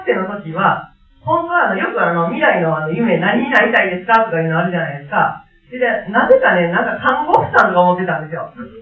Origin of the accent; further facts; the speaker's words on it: Neyagawa, Osaka, Japan; 私、1971年生まれの、今34歳、寝屋川市出身です。